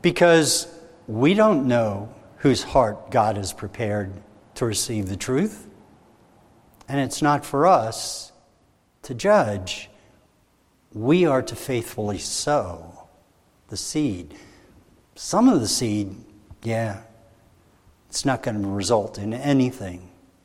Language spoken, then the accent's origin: English; Northeast, United States; You know, I'm from the Northeast. I grew up around fields that had large limestone things in the middle of it